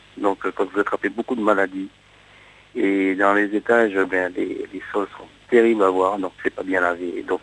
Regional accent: Martinique, France; Je suis martiniquais comme vous

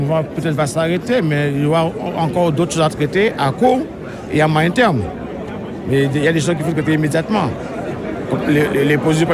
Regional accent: Guadeloupe; La Guadeloupe ne peut pas rester un département français. On est des Caraïbes avant tout.

